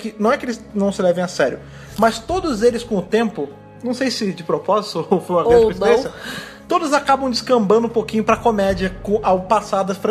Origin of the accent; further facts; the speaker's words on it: Rio de Janeiro, Brazil; eu fui nascido e criado no Rio de Janeiro, né, cara? Que é sempre um calor absurdo, independente se tá no inverno ou no verão.